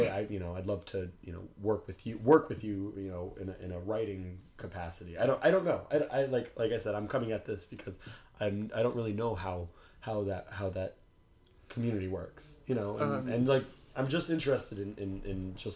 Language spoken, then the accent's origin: English; the South, United States; because I grew up in the South, and, you know, you see musicians and composers who live in the South